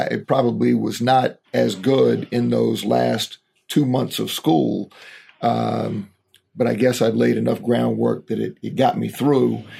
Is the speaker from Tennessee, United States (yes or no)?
no; Durham, North Carolina, United States; I'm from Durham, so grew up there, played basketball at Jordan High School in Durham